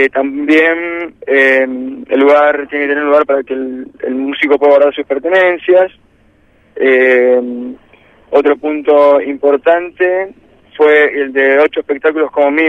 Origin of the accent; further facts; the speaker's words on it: Santa Fe, Argentina; Somos muy santafesinos, hay muchas siestas por acá